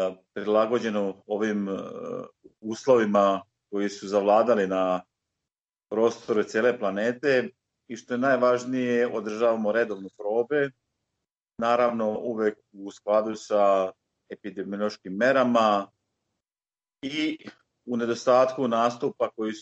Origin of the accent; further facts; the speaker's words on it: Borovo, Vukovar-Syrmia County, Croatia; ja sam rođen u Borovu, u našim lokalnim nekim pričama, ja to uvijek naglasim, nisam rođen u Vukovaru, nego sam rođen u Borovu, jel? Ja sam ostao tu